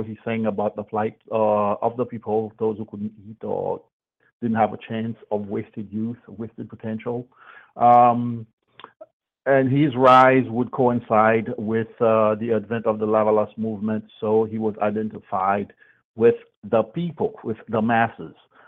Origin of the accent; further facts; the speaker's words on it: Carrefour, Ouest, Haiti; English is a second language; I personally knew Manuel growing up in Carrefour.